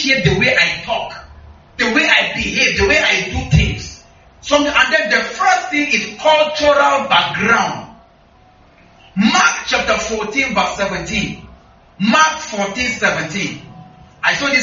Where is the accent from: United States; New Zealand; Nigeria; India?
Nigeria; Northern Nigeria; accent: Northern Nigerian; Do I have an accent? Northern accent? Right? So people should say that I speak like a Hausa person. Yes, sir. Right? Because I'm from the north.